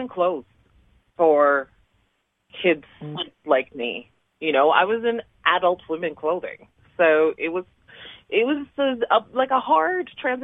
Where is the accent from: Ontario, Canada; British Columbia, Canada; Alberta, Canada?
Alberta, Canada; Calgary; I was bullied a lot in my youth growing up in Calgary.